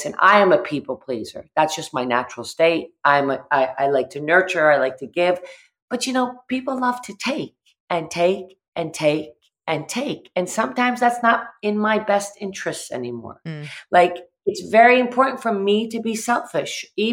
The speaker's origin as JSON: {"language": "English", "region": "Massachusetts", "country": "United States", "tie": "born or raised there", "said": "I grew up in the Berkshires and my great-grandfather helped to build Bluestone Manor. He's one of the masons and we're like deep-seated in the Berkshires."}